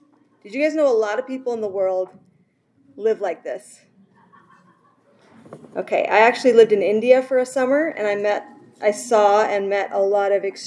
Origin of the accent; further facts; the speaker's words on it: Canada; now in St. George, United States; Guess what? I'm not even American. I'm from Canada. But I've been studying American history and government for 15 years, and I just love it so much. I'm totally converted to America, and so glad I get to live here.